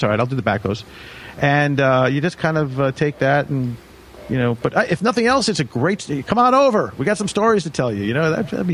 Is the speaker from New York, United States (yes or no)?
yes; New York, United States; I was saying that I grew up on Long Island.